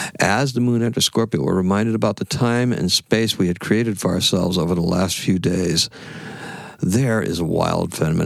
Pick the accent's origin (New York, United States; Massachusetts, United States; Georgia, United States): Massachusetts, United States; Wareham; born there; I was born in Wareham, Mass., and I'm still here.